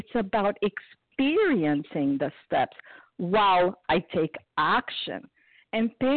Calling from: South Carolina, United States; I'm sorry … from South Carolina, recovered compulsive overeater.

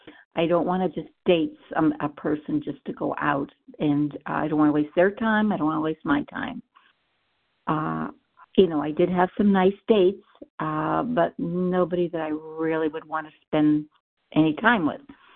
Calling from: Ohio, United States

